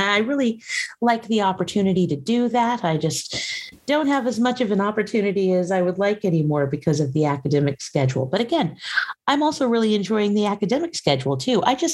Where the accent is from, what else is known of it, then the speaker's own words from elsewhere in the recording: South Carolina, United States; born there; now in Seattle, United States; I'm a transplant. I've been all over the country, but I was born in South Carolina and I'm presently headquartered in Seattle. Well, right outside of Seattle.